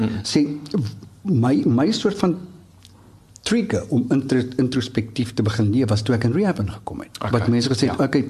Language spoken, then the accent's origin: Afrikaans; Johannesburg, Gauteng, South Africa; ek het in Triomf groot geword in Johannesburg.